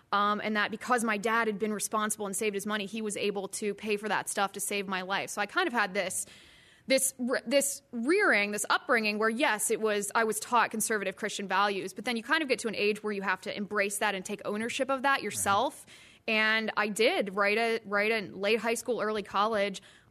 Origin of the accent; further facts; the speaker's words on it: Cincinnati, Ohio, United States; I grew up in Ohio, in Cincinnati, Ohio, the heart of the Midwest.